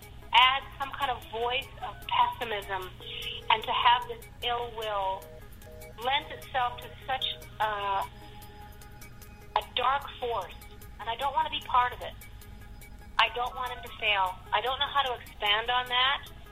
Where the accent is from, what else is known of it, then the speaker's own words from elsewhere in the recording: Canada; You know, I'm not American. I'm a Canadian.